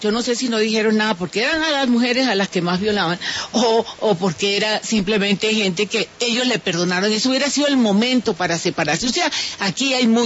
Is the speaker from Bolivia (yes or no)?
no; Caribbean Region, Colombia; yo siempre lo he dicho y lo digo como costeña